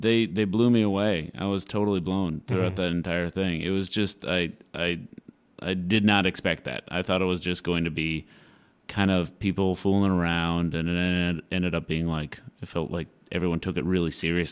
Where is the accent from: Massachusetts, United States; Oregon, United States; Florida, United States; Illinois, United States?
Massachusetts, United States; Boston; I'm originally from Boston, so it's like naming all of Boston Commons the Cheers Zone.